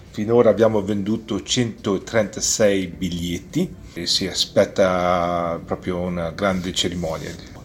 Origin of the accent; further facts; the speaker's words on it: Trentino-Alto Adige, Italy; now in Montreal, Canada; Io sono della Val di Gresta, che sarebbe più vicino a Rovereto.